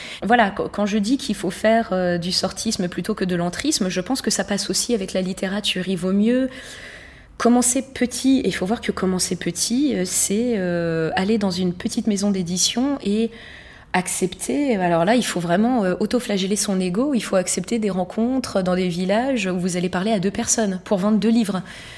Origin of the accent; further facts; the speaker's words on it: Grenoble, Auvergne-Rhône-Alpes, France; moi, je venais de Grenoble, donc une région de montagne avec énormément d'agriculture bio.